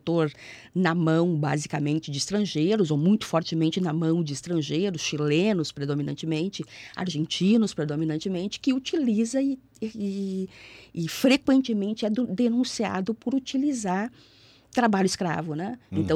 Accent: Rio Grande do Sul, Brazil; also born or lived in Mato Grosso; Sou do Rio Grande do Sul e fui para o Mato Grosso, né? E aí eu fui para o Mato Grosso para estudar efetivamente as questões de terra

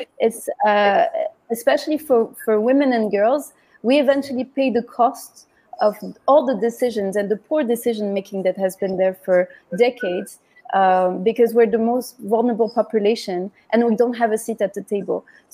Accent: Morocco; growing up in Morocco, I could see that not every young person had access to quality education, especially for girls.

